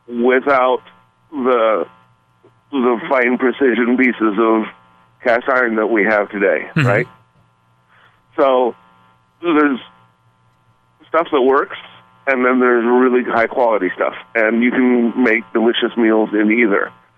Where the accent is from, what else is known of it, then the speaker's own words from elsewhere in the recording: Terre Haute, Indiana, United States; moved away as an adult; now in Utah, United States; Utah, correct. Yeah, I grew up in Terre Haute, Indiana, and was just back for a visit, actually, a few weeks ago.